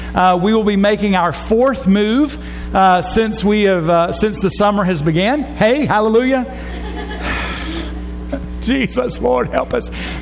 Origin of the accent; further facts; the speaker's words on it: Griffin, Georgia, United States; girlfriend, I was raised in Griffin. I know how to get around.